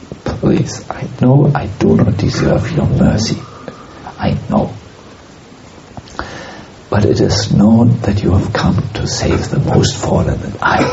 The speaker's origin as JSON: {"language": "English", "region": "Northern Germany", "country": "Germany", "second_language": "English", "said": "I'm from North Germany, and North Germans, they almost talk offensive."}